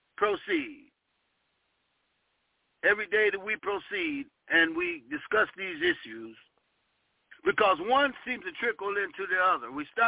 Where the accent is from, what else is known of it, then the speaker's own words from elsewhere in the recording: Cleveland, Ohio, United States; I remember I came from Cleveland, Ohio, where Cleveland used to be sort of like a hub for entertainers.